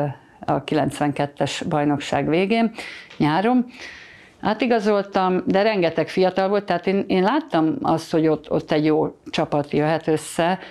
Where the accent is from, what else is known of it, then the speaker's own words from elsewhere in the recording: Budapest, Hungary; Tehát én kőbányai gyerek voltam, és az a vicces, hogy most az irányító számom az ugyanaz, mint amikor gyerekként a Pongrácz telepen felnőttem. Úgyhogy egy kicsit kikalandoztam a Józsefvárosba, de az se olyan messze.